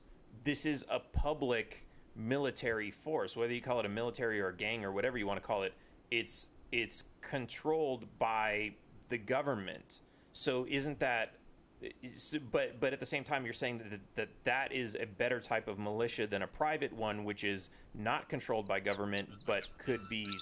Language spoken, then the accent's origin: English; California, United States; I grew up in California